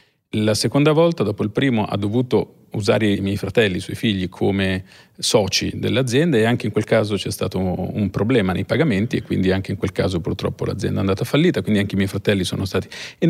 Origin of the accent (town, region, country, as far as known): Ravenna, Emilia-Romagna, Italy; born there